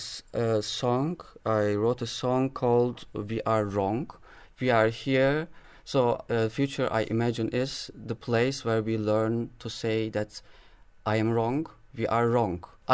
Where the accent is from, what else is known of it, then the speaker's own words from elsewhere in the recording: Turkey; German is a second language; Und du sagst mir immer, dass ich ein Türke bin, und ich sage, dass ich komme aus der Türkei